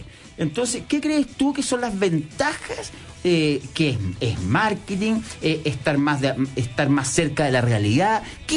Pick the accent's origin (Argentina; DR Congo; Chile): Chile; somos chilenos